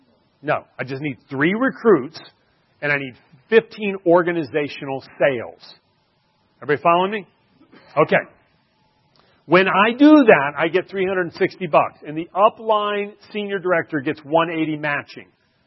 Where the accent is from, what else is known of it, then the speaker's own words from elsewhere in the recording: Florida, United States; I grew up in the Panhandle, the Redneck Riviera of Florida.